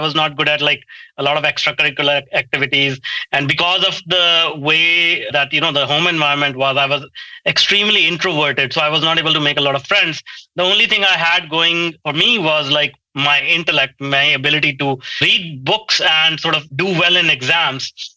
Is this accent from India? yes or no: yes; India; I grew up in India in a very small town, and it was a broken home.